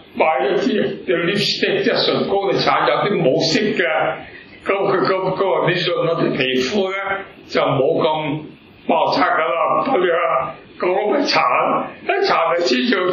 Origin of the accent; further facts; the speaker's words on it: Wan Chai, Hong Kong; born there; 因為本身我係香港出世嘅，我喺灣仔揸啡度出世嘅，喺六國飯店背後出世嘅。